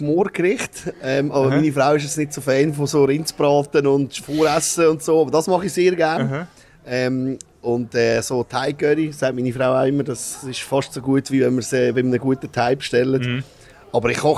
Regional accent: Vitznau, Lucerne, Switzerland; Ich bin in Vitznau aufgewachsen, also wirklich 300-400 Meter von der Rigibahn entfernt.

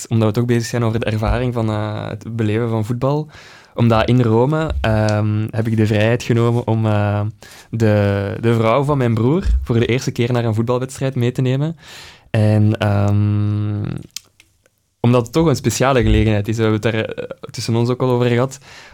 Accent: Flemish Region, Belgium; Nee, wij komen van het noorden van Vlaanderen.

